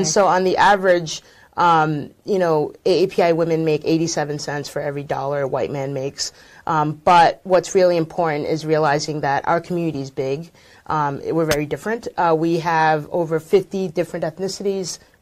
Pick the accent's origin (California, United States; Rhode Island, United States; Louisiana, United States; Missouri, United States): Rhode Island, United States; Woonsocket; now in Washington, United States; I'm from Woonsocket, Rhode Island. It's a city of 45,000 people in the smallest state, the greatest state, we like to say, have spent my whole life there before making the move to Naphof in D.C. My family's originally from Laos